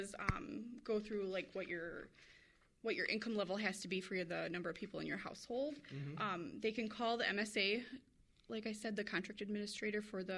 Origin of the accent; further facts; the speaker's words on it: Genoa City, Wisconsin, United States; also born or lived in Burlington; I was born in Burlington, raised in Genoa City, so I am a Walworth County girl.